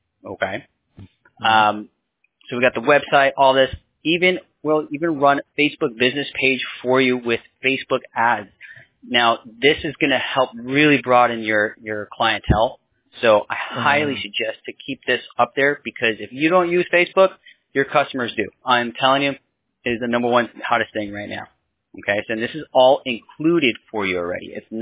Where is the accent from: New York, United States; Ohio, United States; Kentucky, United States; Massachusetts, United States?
New York, United States; Poughkeepsie; Yeah, I grew up in Poughkeepsie.